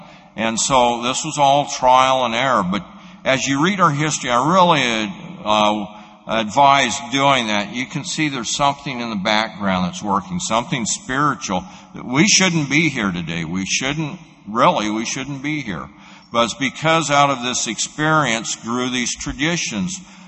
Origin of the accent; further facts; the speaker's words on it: Wyoming, United States; We're the least populated state in the Union, Wyoming is. But in my hometown, which is about 60,000, we have 15 registered groups